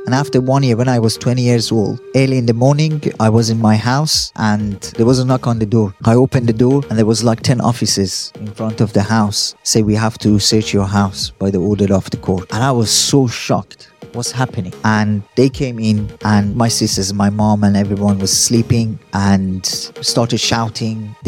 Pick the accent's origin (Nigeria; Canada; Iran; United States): Iran; Shiraz, Fars; as Matthew said. I'm from Iran, from a city called Shiraz. I'm from a big family, one of six, and from a nominal Muslim background.